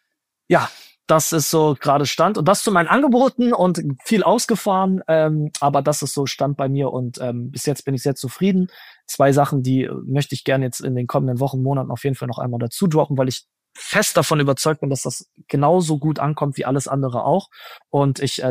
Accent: Hannover, Lower Saxony, Germany; ich komme aus Hannover, ich arbeite in Hannover

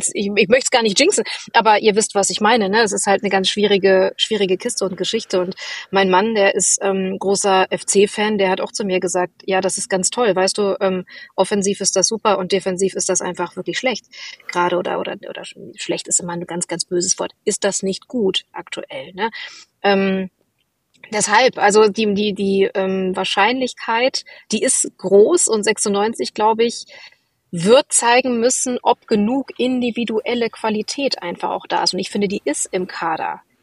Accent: Hanover, Lower Saxony, Germany; born there; now in Berlin, Germany; für mich als gebürtige Hannoveranerin, die in Berlin wohnt

